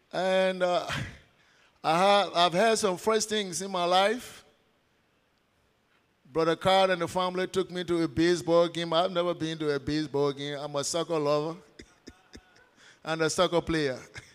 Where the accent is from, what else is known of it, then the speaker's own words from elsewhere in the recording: Liberia; I'm from Liberia. Liberia is a very small country on the west coast of Africa with a population of 3.4 million, land speed of 43,000 square miles